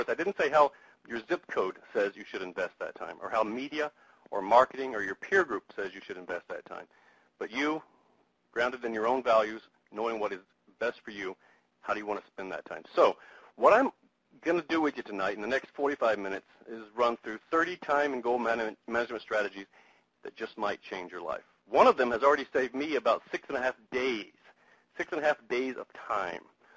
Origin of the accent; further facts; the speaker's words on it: Mississippi, United States; Growing up in Mississippi, parents would sometimes throw open the back door and say, "Y'all play pretty,"